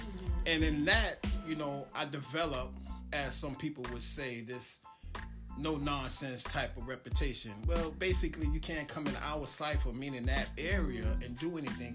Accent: United States; Romeo's Jamaican, I'm American, Black.

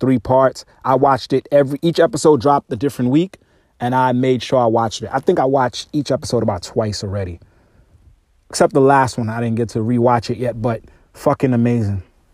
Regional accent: Brooklyn, New York, United States; whether it's coming up in industry, you know, just growing up in Brooklyn.

